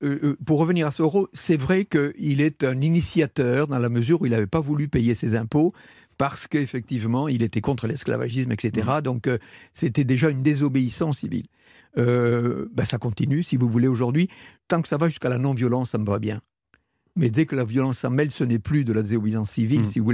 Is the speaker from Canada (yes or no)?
no; Vielmur, Occitanie, France; je suis né à Vielmur dans le Tarn, village tout petit, et derrière chez moi il y avait les champs.